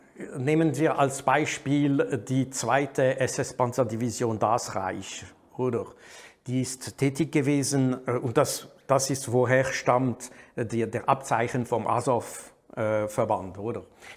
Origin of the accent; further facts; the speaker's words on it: Switzerland; ich bin Schweizer, aber sehr nah an der französischen Kultur, weil meine Familie ist auch französisch.